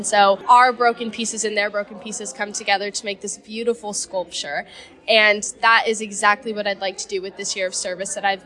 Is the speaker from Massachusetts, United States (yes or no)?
no; New Mexico, United States; I come from New Mexico, where we're very traditional agriculture based in our SAEs.